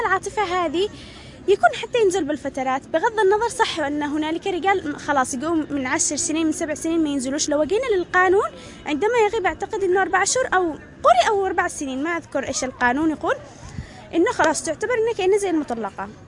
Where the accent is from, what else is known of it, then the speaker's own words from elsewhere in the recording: Yemen; وهذا حقيقة عندنا باليمن